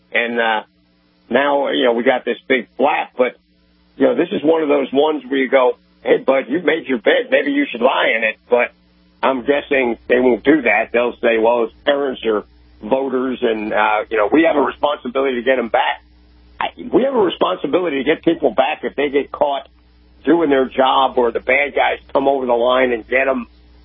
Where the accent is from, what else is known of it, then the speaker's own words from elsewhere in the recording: New York, United States; I grew up in New York.